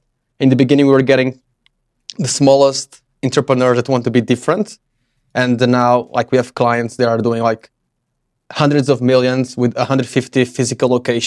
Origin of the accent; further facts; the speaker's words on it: Portugal; also born or lived in Madrid, Spain; now in Czech Republic; I'm originally from Portugal, and I've been here for right now like 8 years, but I also lived like 1 year in Spain, Madrid. I've been around South America as well